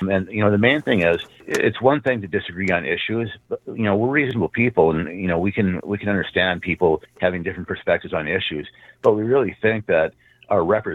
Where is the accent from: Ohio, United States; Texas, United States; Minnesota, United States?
Minnesota, United States; Grand Rapids; Sure. So I'm from Grand Rapids. I've lived here most of my life.